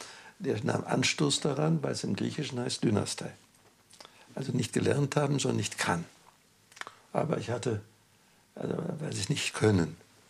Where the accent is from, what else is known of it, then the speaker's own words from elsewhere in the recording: Wrocław, Lower Silesian Voivodeship, Poland; Ich bin in Breslau aufgewachsen.